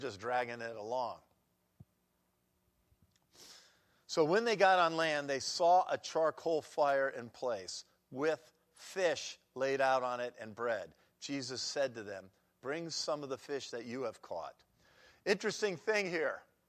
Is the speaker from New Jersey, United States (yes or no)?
no; New York, United States; That's usually what I say anyway. I'm from New York. Maybe you say it a little different in Ohio.